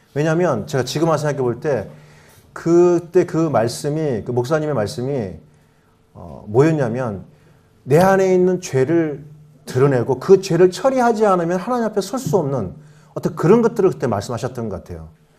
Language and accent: Korean; Suwon, Gyeonggi Province, South Korea; 저는 수원에서 온